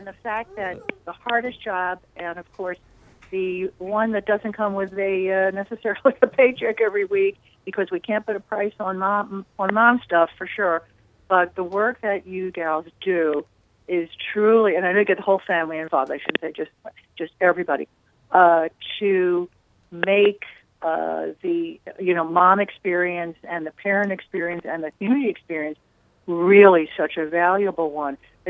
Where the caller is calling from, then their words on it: New Jersey, United States; I'm calling from Atlantic County, New Jersey.